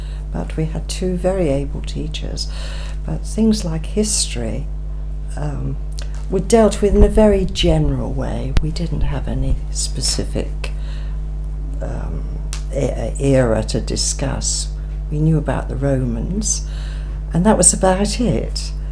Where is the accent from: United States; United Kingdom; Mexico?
United Kingdom; Wheatley, South East England; also born or lived in Oxford; 1937. I was born in Oxford, Radcliffe Infirmary, and I lived in Wheatley, which is about 6 miles outside.